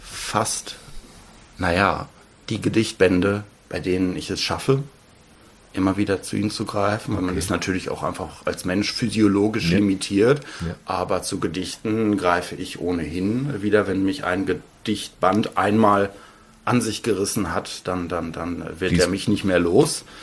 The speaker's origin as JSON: {"language": "German", "town": "Soest", "region": "North Rhine-Westphalia", "country": "Germany", "tie": "born or raised there", "said": "in meiner Heimatstadt, hätte ich jetzt fast schon wieder gesagt, aber eben in Soest oder auch in Berlin oder in den Bergen"}